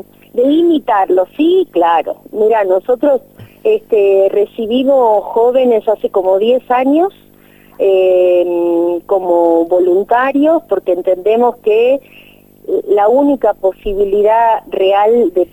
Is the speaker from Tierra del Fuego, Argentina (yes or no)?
no; Buenos Aires, Argentina; Yo no vengo de una extracción campesina, yo vengo de plena capital de Buenos Aires, fui a la UBA a estudiar sociología